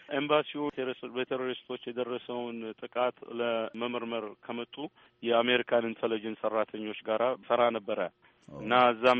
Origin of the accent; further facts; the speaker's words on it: Addis Ababa, Ethiopia; now in United States; ትውልዴም አዲስ አበባ።